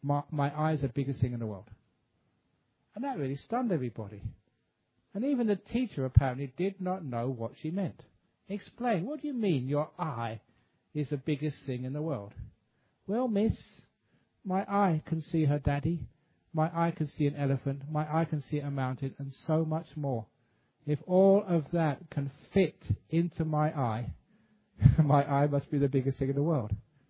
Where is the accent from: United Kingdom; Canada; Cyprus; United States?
United Kingdom; England; my home country, like England